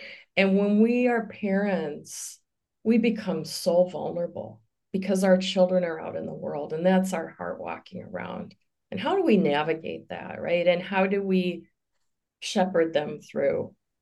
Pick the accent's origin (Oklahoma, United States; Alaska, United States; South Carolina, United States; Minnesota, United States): Minnesota, United States; Twin Cities; My dad got a job as a research chemist with 3M, and so we became a Midwestern family. I grew up in the Twin Cities, pretty unremarkable.